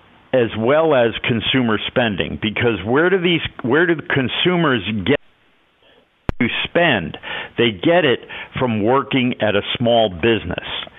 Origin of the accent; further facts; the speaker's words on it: New Jersey, United States; I grew up in New Jersey, and northern New Jersey.